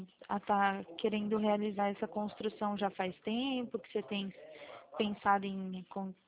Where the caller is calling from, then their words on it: Presidente Prudente, São Paulo, Brazil; Ó, eu falo do estado de São Paulo, a cidade é Presidente Prudente.